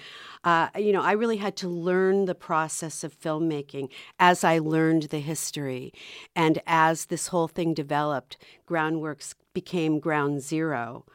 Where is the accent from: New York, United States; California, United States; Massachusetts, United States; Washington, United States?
Washington, United States; Seattle; now in Venice, United States; When I came from Seattle to pursue my dreams, to really find out how I could put a film together, I came to the place that I felt was the most creative.